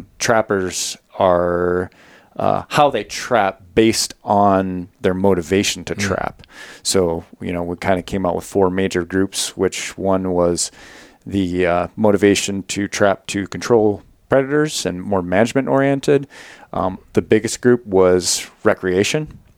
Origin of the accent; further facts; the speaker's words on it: Minnesota, United States; I grew up in Minnesota hunting, you know, the classic white-tailed deer and small game and things like that.